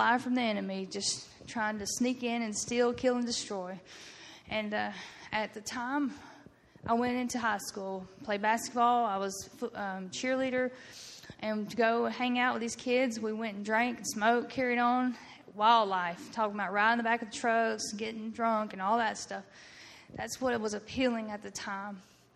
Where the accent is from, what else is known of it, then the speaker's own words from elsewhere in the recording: El Dorado, Arkansas, United States; Actually, I'm from Eldorado, Arkansas. Grew up in church home.